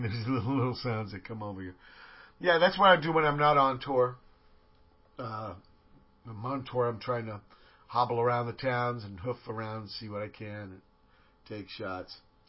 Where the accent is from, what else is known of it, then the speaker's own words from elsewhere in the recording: Virginia, United States; now in San Pedro, United States; I always, when I came to Pedro from Virginia, you know, I always compare things to my town, like the weather and stuff.